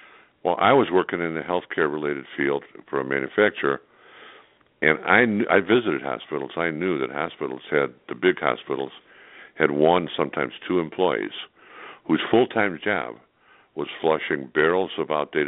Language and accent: English; Chicago, Illinois, United States; Well, you know, growing up in Chicago, I knew the water runoffs from factories into Lake Michigan.